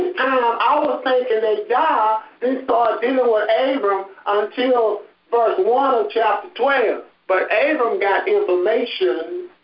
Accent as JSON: {"language": "English", "town": "Honey Grove", "region": "Texas", "country": "United States", "tie": "born there", "said": "I was born in Honey Grove. Honey Grove is my technically native land in America"}